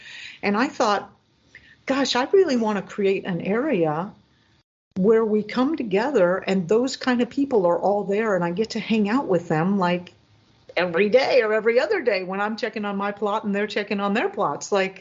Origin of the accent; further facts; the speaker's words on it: Florida, United States; I love the tropics. I grew up in South Florida, so heat and humidity and insects and all that, or I'm comfortable with hurricanes, right?